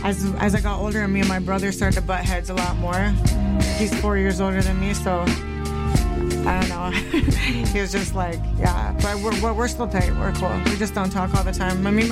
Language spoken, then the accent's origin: English; Victoria, British Columbia, Canada; born there; So I was actually born on the island. I was born in Victoria. I grew up here, but I was born there.